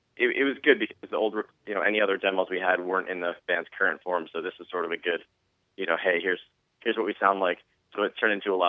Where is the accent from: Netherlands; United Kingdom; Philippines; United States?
United States; Newtown, Connecticut; Yeah, we're from Newtown, Connecticut. The four of us went to high school together.